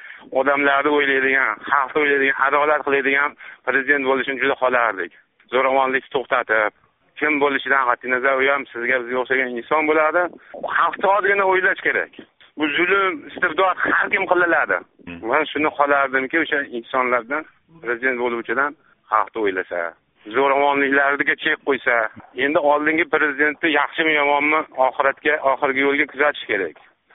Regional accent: Kokand, Fergana Region, Uzbekistan; Men Qo'qondanman.

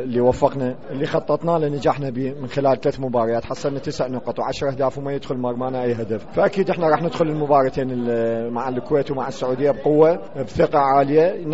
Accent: Iraq; انا افتخر يعني كعراقي

